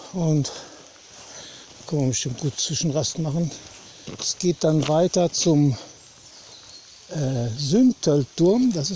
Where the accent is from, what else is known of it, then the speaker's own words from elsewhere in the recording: North Rhine-Westphalia, Germany; Hier hat der Krieg nicht so gewütet wie bei uns im Ruhrgebiet.